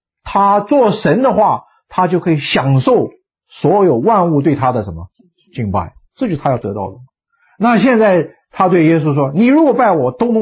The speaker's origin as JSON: {"language": "Chinese", "country": "China", "said": "我们中国人说拜倒在石榴裙下"}